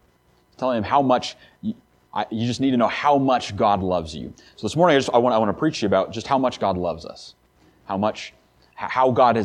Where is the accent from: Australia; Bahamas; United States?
United States; Crookston, Minnesota; I am from Crookston, Minnesota.